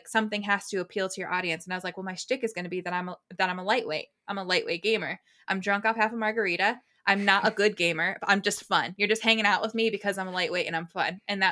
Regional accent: Rochester, New York, United States; And I only remember because I'm from Rochester and there's a street named Mount Hope in Rochester as well.

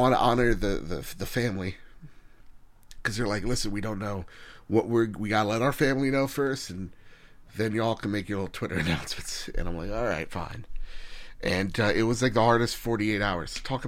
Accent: New Jersey, United States; we're loud from New Jersey, right?

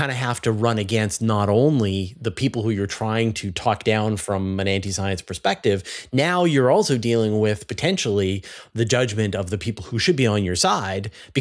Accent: Canada; as a Canadian during that period, we were instrumental in helping sort of give people who were on their way to the US land in Newfoundland.

